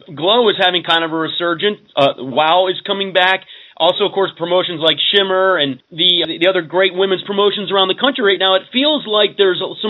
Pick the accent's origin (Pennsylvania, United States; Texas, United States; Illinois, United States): Pennsylvania, United States; now in Washington, D.C., United States; No, I actually live in the Washington, D.C. area now. I came south.